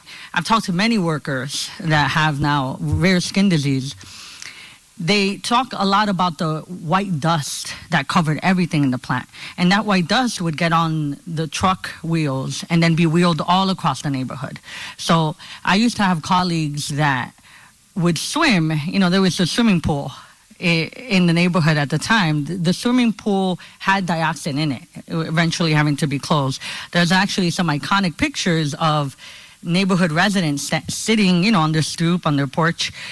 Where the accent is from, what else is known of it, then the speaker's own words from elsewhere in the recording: Honduras; now in United States; Well, I'm from Honduras. I was born in Central America. Most of my life, I grew up with people not knowing where that country was